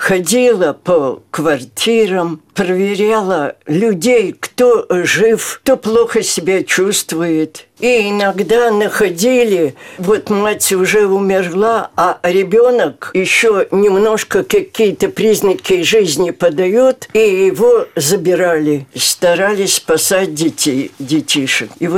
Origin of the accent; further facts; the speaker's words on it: Saint Petersburg, Russia; Я родилась в Ленинграде, пережила всю блокаду, всю войну в Ленинграде.